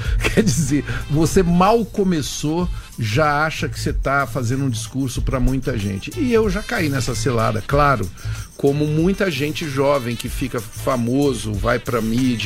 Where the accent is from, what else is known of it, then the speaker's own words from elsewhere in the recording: Ituverava, São Paulo, Brazil; Sou caipira legítimo de Tuverava, nunca escondi isso, acho lindo.